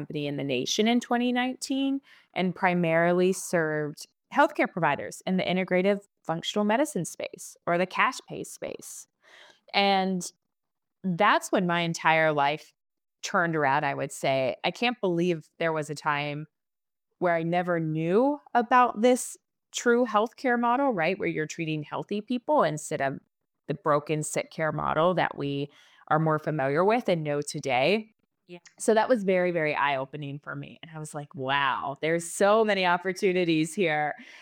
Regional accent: Ohio, United States; also born or lived in Lexington, Kentucky; So I'm originally from Ohio, traveled about 2.5 hours down south to Lexington, Kentucky

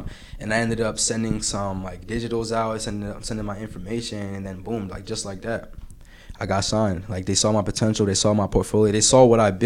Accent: Jamaica; especially because I'm Jamaican.

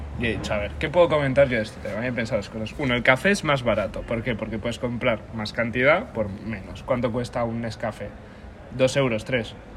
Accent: Madrid, Community of Madrid, Spain; born there; cuando yo llegaba de Madrid, porque tristemente nací en Madrid

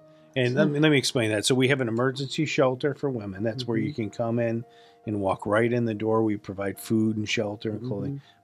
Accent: Buffalo, New York, United States; I'm from Buffalo, New York, and it'd be about -5 degrees at a football game

